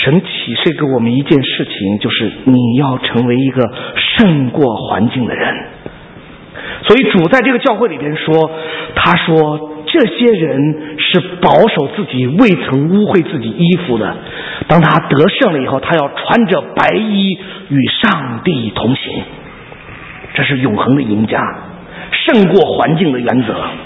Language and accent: Chinese; Lanzhou, Gansu, China; born there; 因为我生在兰州